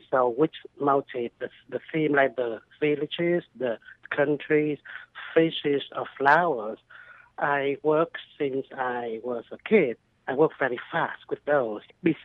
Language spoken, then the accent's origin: English; Vietnam; English is a second language; moved away as an adult; I came from Vietnam, and I came here for my master's degree in human resources, business administration, and hand silk embroidery is the traditional work for my family.